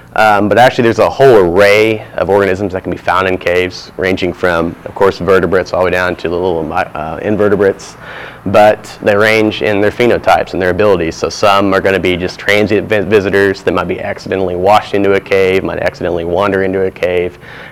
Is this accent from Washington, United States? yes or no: no; Indiana, United States; which I'm from Indiana, so they're real common to find in little cattle ponds up there